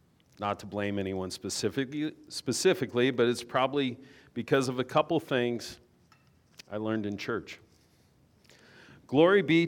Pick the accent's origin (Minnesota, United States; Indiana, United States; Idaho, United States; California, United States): Idaho, United States; Boise; compared to when I was a kid growing up in Boise, Idaho, attending First Presbyterian Church